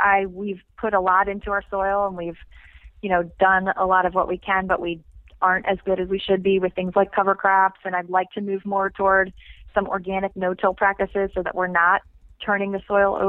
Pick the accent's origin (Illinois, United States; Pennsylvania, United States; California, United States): Pennsylvania, United States; Philadelphia; growing up in Pennsylvania, living in Philadelphia and right around Philadelphia when I was growing up